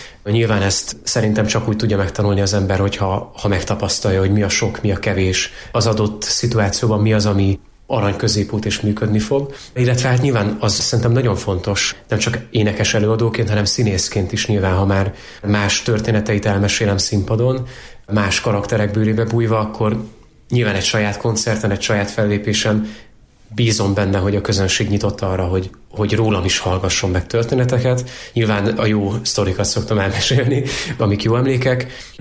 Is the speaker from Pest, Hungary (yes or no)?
no; Miskolc, Borsod-Abaúj-Zemplén, Hungary; ugye én Miskolcon nőttem fel, szóval gyakran jártam a környéken